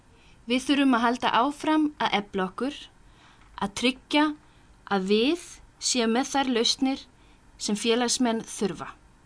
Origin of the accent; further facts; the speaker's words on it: Reykjavík, Capital Region, Iceland; Ég fædd 1980, alinn upp í Vesturbænum í Reykjavík, þangað til ég var 11 ára. Þá fluttum við til Kaupmannahafnar þar sem ég dvaldi til 30s.